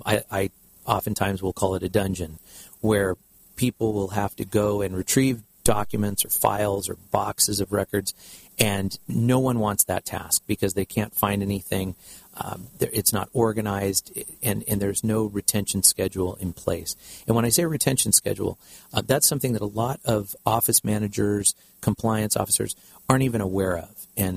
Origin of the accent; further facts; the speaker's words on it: Seal Beach, California, United States; Yes, I was born and raised in Seal Beach, so I'm an Orange County native, and went away to school for a few years at the University of Wisconsin, and then came home